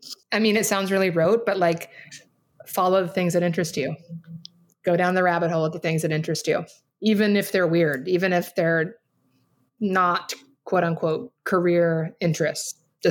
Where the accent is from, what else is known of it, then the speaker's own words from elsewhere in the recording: Oregon, United States; I would do it like in the yard with like mud because I grew up in Oregon. So there was always mud everywhere.